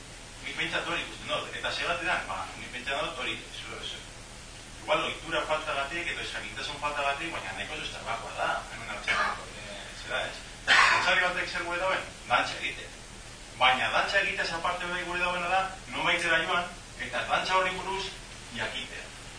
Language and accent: Basque; Basque Country, Spain; nire herrian, Euskal Herri honetan